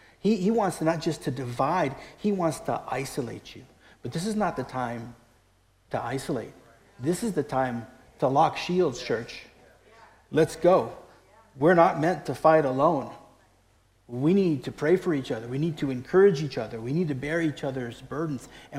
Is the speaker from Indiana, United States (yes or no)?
no; Daly City, California, United States; He got to go to a wrestling match with my dad at the Cow Palace in San Francisco. It's actually DC, my hometown.